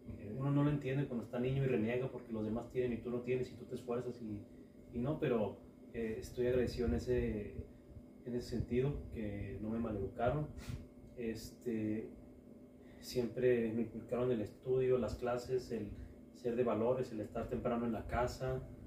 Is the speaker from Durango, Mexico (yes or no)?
yes; Durango, Mexico; Nosotros somos de Durango, mi familia es originaria de Durango. Mis hermanos, si bien nacieron aquí, pues yo nací inclusive en Durango.